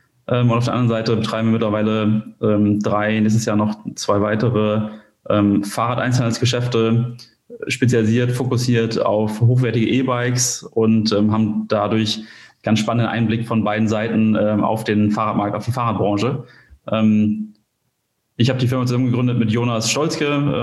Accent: Kiel, Schleswig-Holstein, Germany; bin 29 Jahre alt und komme aus Kiel.

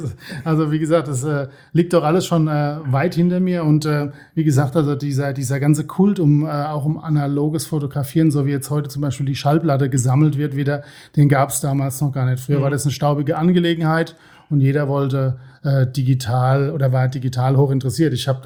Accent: Worms, Rhineland-Palatinate, Germany; born there; now in Osthofen, Germany; Ich bin gebürtig aus Worms, genau. Wohne jetzt seit fast 20 Jahren in Osthofen.

